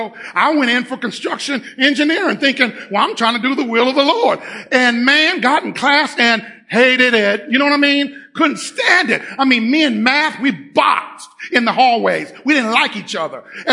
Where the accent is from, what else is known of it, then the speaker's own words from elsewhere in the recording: Cincinnati, Ohio, United States; I'm not from Leesburg. I'm from Cincinnati, Ohio. They used to call it the Nasty Natty because it was just so bad.